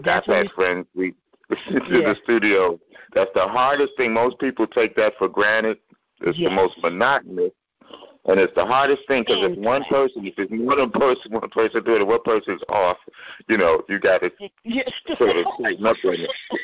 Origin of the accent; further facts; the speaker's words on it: New York, United States; He's why I became a DJ. I grew up in New York.